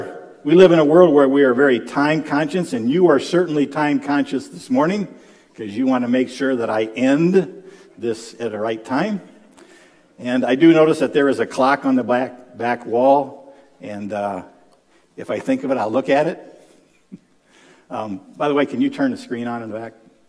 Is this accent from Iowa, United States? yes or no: yes; Colfax, Iowa, United States; I'm from Colfax, Iowa.